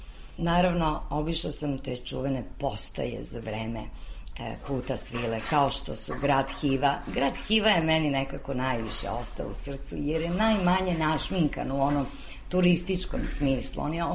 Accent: Serbia; ja sam iz Srbije, Srbistan.

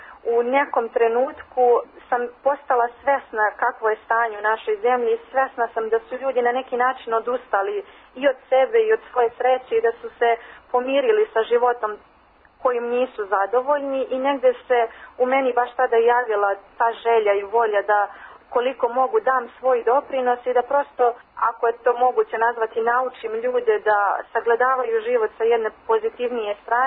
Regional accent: Ivanjica, Moravica District, Serbia; moved away as an adult; now in New York, United States; Ja sam došla iz Ivanjice direktno u Njujork i nisam se pokajala.

